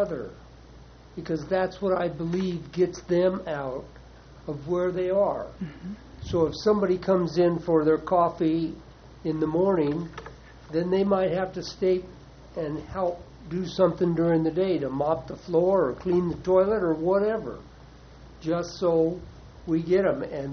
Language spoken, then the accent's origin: English; Arroyo Grande, California, United States; I'm from Arroyo Grande, which we have some transient people in our town, too.